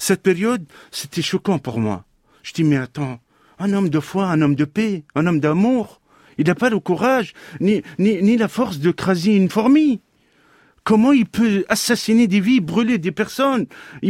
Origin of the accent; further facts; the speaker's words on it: Tunisia; born there; Je suis né en Tunisie. Père d'origine algérienne, mais il est né en Tunisie. Ma mère, elle est tunisienne, famille modeste.